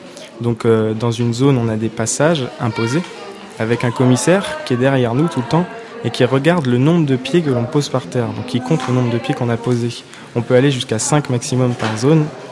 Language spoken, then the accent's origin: French; Le Mans, Pays de la Loire, France; parce que je suis du Mans.